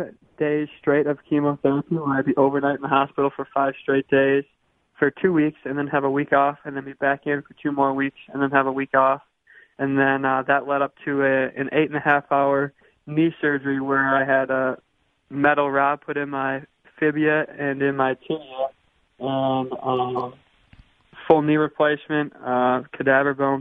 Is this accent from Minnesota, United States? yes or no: yes; Minnesota, United States; he was someone that I looked up to as a kid growing up in Minnesota, watching the Gophers and watching him play.